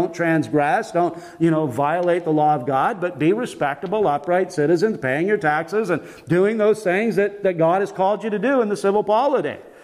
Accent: United States; Our minds, at least for me as an American

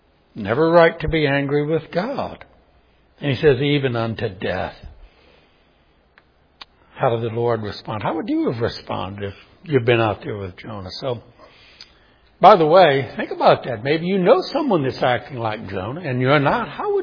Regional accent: New Orleans, Louisiana, United States; Now, I grew up in New Orleans. That wasn't unusual.

